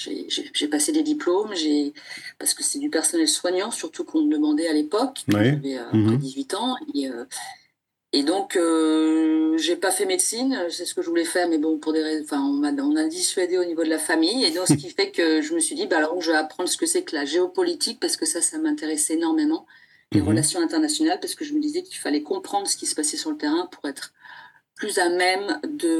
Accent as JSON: {"language": "French", "country": "France", "said": "alors moi en tant que Française, je suis revenue en France"}